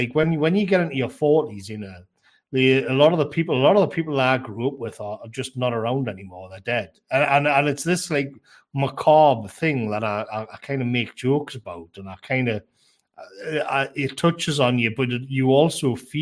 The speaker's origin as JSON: {"language": "English", "region": "North East England", "country": "United Kingdom", "tie": "born or raised there", "said": "when I was growing up in the North Tyneside, it was quite rough and tumble."}